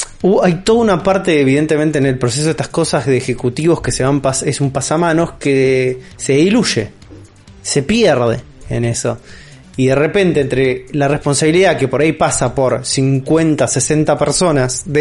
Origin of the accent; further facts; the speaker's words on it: Argentina; En nuestro contexto como argentinos veíamos ese chiste y decíamos, este chiste no es gracioso.